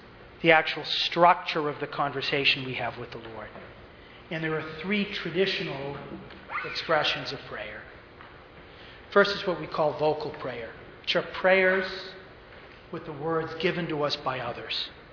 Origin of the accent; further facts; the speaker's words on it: New England, United States; And I grew up in New England. We speak really fast up there.